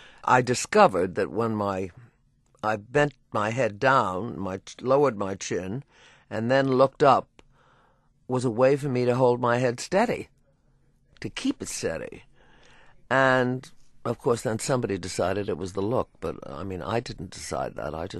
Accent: New York, United States; I'm a New Yorker, you know, surrounded by tall buildings.

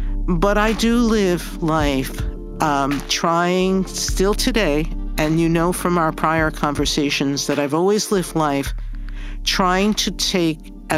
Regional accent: New York, United States; I was born and raised in New York. I'm a proud, proud American. But I'm also a very proud Puerto Riqueña.

